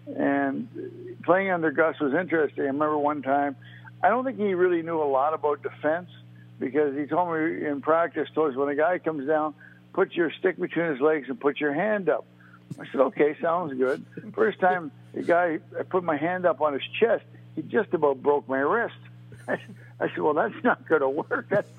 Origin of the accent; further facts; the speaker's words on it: Toronto, Ontario, Canada; I grew up in Toronto.